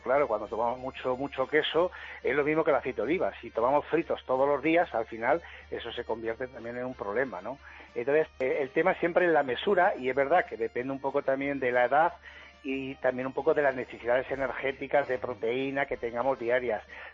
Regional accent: Extremadura, Spain; Por ejemplo, yo soy extremeño y las cabras o las ovejas

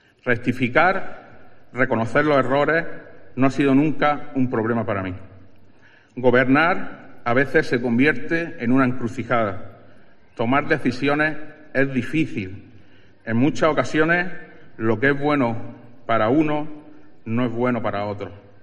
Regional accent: Almuñécar, Andalusia, Spain; tengo un sueño llamado Almuñécar y la Herradura, y que no es otro que ver crecer mi pueblo

